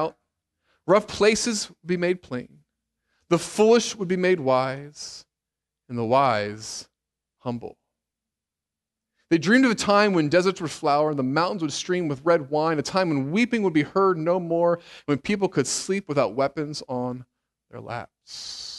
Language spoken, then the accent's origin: English; Cincinnati, Ohio, United States; But she's from Columbus and I'm from Cincinnati.